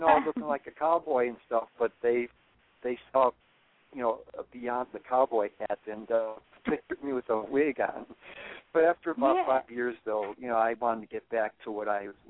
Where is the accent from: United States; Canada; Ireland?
United States; Bartlett, Illinois; So when I got back to Chicago, Bartlett, actually, probably we're both from Bartlett